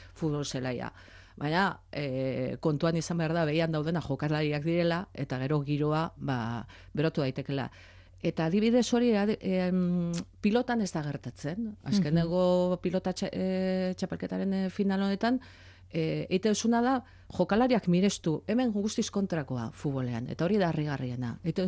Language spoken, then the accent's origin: Basque; Eibar, Basque Country, Spain; Ni adibidez Eibartarra naiz